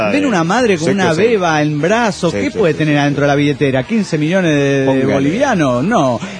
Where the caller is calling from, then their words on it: Chihuahua, Mexico; de Chihuahua.